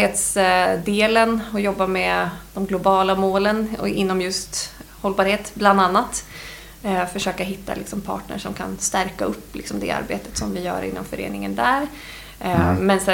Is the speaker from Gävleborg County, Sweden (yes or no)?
yes; Edsbyn, Gävleborg County, Sweden; de hade hört att jag kom från Edsbyn